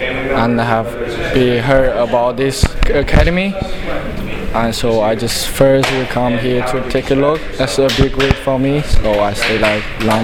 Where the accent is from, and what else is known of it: Jiangsu, China